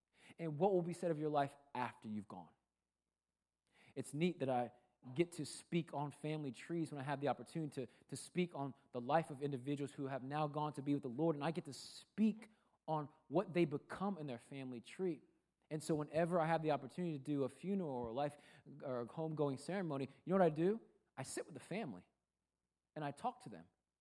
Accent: Puerto Rico; I'm like, sweetheart, I'm Puerto Rican. Like, I am from the Commonwealth of Puerto Rico. My parents are Puerto Rican.

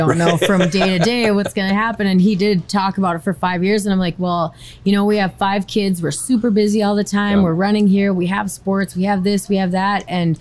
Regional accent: Belcourt, North Dakota, United States; Well, I'm from Belcourt. It's sort of Mount Banachipo Indian tribe.

